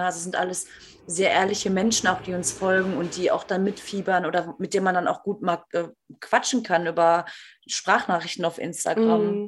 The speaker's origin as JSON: {"language": "German", "country": "Germany", "said": "Also bei uns in Deutschland ist das Problem ja, dass die Regale super hoch sind."}